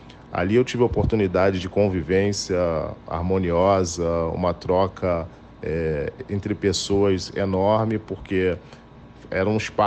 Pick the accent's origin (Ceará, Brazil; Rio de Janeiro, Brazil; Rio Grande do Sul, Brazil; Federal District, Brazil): Rio de Janeiro, Brazil; A minha relação com a Cruzada, por ter nascido ali e sido criado ali, até